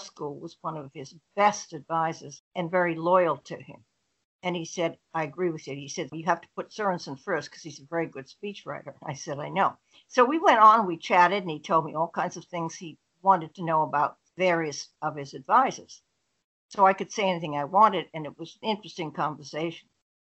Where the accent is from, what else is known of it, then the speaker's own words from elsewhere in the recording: East of England, United Kingdom; I was at home where I grew up in Essex